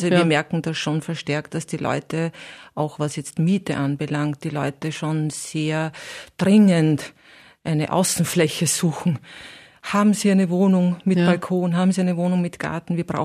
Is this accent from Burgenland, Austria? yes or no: yes; Burgenland, Austria; Natürlich als Burgenländerin.